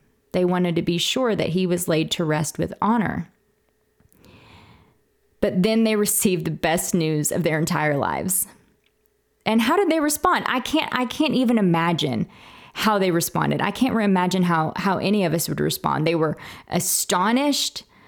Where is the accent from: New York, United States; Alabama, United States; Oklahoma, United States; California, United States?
Oklahoma, United States; I'm from Oklahoma, and it's one of those things, you remember where you were when you heard the news of the bombing, if you're an Oklahoman.